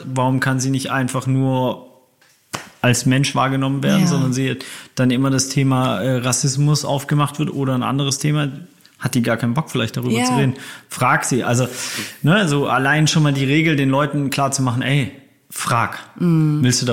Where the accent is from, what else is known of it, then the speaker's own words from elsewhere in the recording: Baden-Württemberg, Germany; also born or lived in Hamburg; ich komme ja aus dem Schwabenländle, ne? Sehr Bürger, Bildungsbürgertum. Ja? Ja. Also, und ich sage immer den Leuten, dass ich geboren im Schwabenländle bin, aber sozialisiert auf St. Pauli.